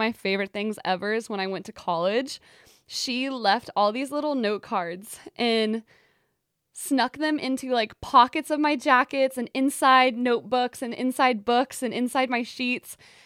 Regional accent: Texas, United States; Yes, I grew up in Texas, where it was like a country bar

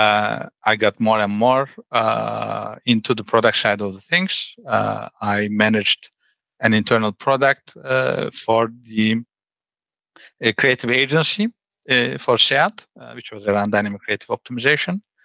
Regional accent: Turkey; I was raised in Turkey.

